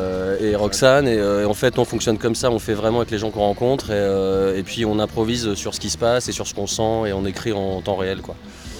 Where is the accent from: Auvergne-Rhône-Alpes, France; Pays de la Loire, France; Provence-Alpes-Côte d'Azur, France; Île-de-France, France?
Île-de-France, France; Créteil; also born or lived in Choisy-le-Roi; aux jeunes de la banlieue dont on vient, à savoir Créteil et Choisy le Roi.